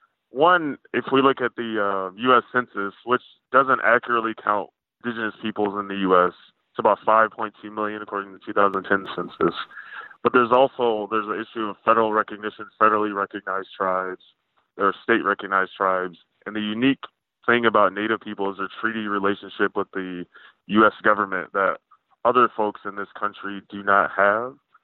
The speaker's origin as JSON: {"language": "English", "town": "Lansing", "region": "Michigan", "country": "United States", "tie": "born or raised there", "said": "I grew up in Lansing, Michigan, and for me, the identities have been an essential part of my own development."}